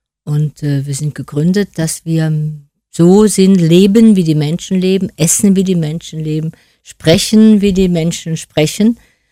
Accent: Cologne, North Rhine-Westphalia, Germany; born there; Und ich bin in Braunsfeld zur Welt gekommen. Ja gut, ich bin halt in eine sehr gut katholische Familie hineingeboren, wo der Glaube sehr viel bedeutete.

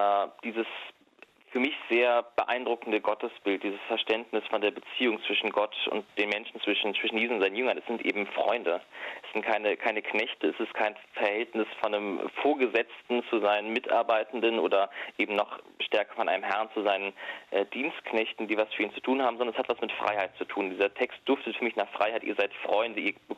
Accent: Hamburg, Germany; meine Heimatstadt Hamburg nochmal neu kennenzulernen

